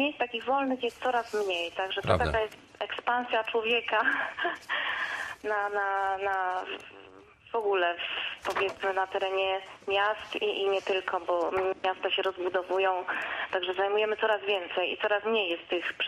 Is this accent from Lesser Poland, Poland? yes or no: no; Silesian Voivodeship, Poland; to ja jestem ze Śląska i były takie miejsca, które były tak zwane niczyje